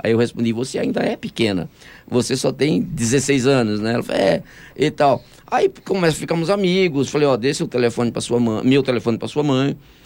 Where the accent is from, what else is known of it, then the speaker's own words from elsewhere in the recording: Paraíba, Brazil; Eu falei, isso é Paraíba. Uhum. É minha terra.